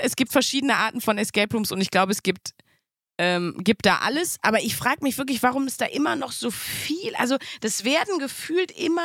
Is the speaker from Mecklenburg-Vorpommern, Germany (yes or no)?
no; North Rhine-Westphalia, Germany; Ich meine, wir kommen aus dem Ruhrgebiet.